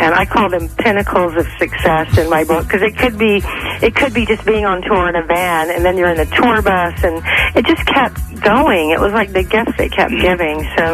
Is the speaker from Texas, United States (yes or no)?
yes; Texas, United States; we both loved blues because I grew up in Texas, like I said.